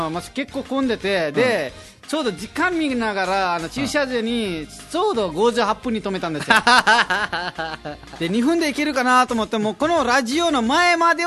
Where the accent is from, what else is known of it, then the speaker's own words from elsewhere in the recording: Nepal; Japanese is a second language; now in Japan; ネパールから来ました